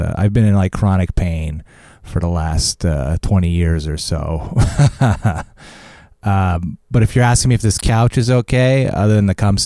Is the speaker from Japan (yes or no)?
no; Montreal, Quebec, Canada; I actually grew up in the Villemarde, Montreal area.